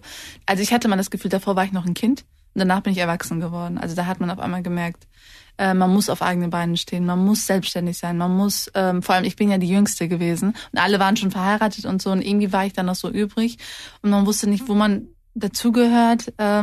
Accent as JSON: {"language": "German", "town": "Wallenhorst", "region": "Lower Saxony", "country": "Germany", "tie": "born or raised there", "said": "Ich bin ja in dem Dorf Wallenhorst aufgewachsen. Wir waren die einzigen türkischen Bewohner dort. Bis zu meinem 14. Lebensjahr kannte ich nur Deutsch. Ich kannte keine Türken. Ich wusste zwar, dass meine Eltern Türken sind"}